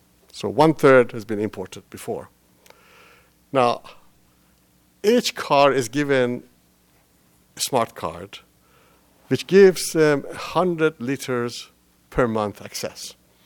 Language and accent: English; Isfahan, Iran; One is in my hometown in Isfahan